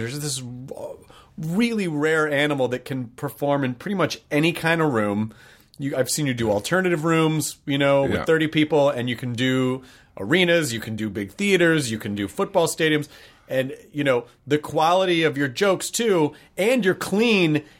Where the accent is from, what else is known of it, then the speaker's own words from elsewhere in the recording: Tennessee, United States; I'm from Tennessee.